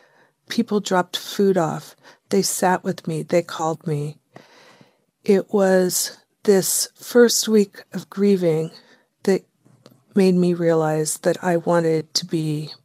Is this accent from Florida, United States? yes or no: no; El Cerrito, California, United States; I'm from El Cerrito, California.